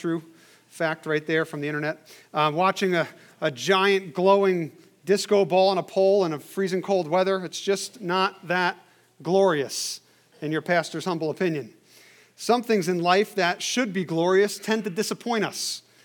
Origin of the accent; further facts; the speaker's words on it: New Jersey, United States; Growing up in New Jersey, just about every New Year's Eve party had a TV on, and the night would usually culminate by watching the ball drop in Times Square. And maybe it was because we were so close to New York City.